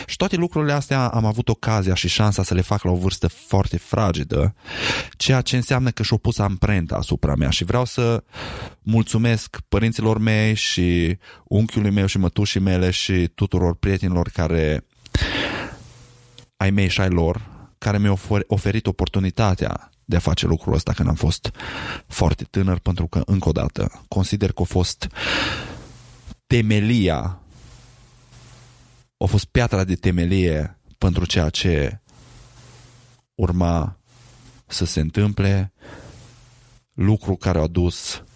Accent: Romania; moved away; am copilărit în România la începutul anilor 90, anii 90, începutul anilor 2000.

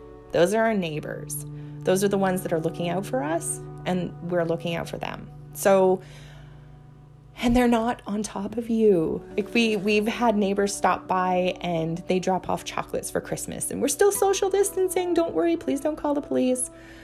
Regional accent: Alberta, Canada; So we're from Alberta. We've got the big cities like Calgary and Edmonton, and we have the smaller cities like Lethbridge and Red Deer.

